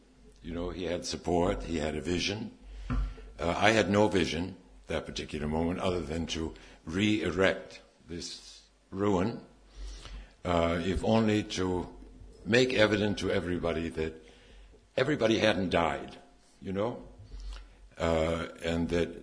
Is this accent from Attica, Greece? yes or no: no; Chania, Crete, Greece; mine in my hometown in Chania in Crete.